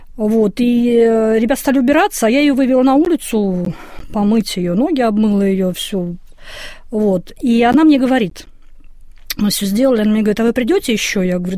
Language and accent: Russian; Moscow, Russia; Вот представьте, я из Москвы.